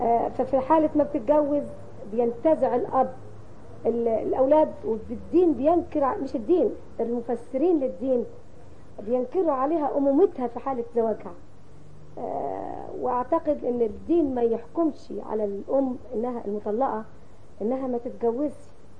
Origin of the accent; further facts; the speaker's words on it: Egypt; احنا عندنا في مصر يعني خلينا التفسير متطور شوية